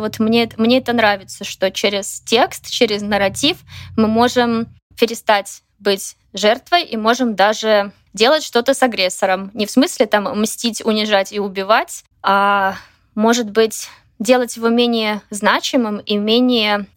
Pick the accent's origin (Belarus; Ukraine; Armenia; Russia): Belarus; Russian is a second language; почему я как белорус пишу на русском.